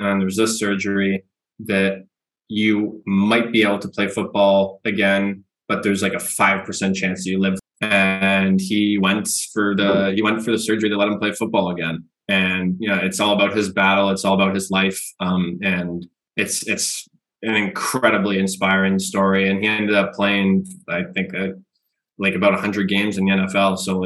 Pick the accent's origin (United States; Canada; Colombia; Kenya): Canada; because obviously I'm from Canada, Brett's from Canada.